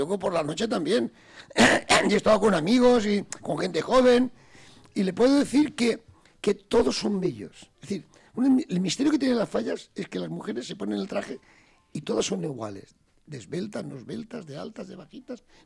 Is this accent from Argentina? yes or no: no; Valencian Community, Spain; Tenemos unas narices y somos valencianos hasta la muerte.